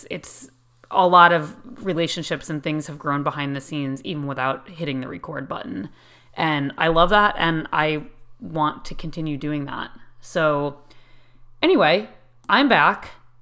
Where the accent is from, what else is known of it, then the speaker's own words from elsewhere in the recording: New England, United States; So, like I said … I'm a TCRG from New England.